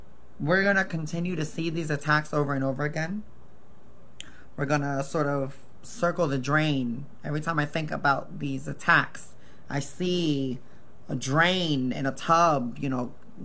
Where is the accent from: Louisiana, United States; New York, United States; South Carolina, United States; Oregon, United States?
Oregon, United States; Because in the U.S., right, I'm from Oregon